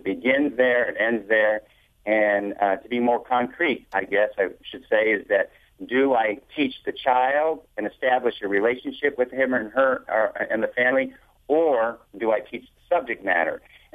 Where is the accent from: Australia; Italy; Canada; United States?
Italy; I was born and raised in Italy. And then all the way until I graduated from high school.